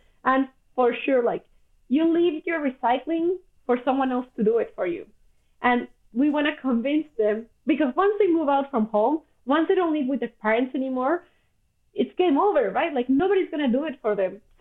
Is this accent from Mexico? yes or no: yes; Mexico; English is a second language; Like I come from Mexico. And when I came here, we don't have a deposit system in Mexico.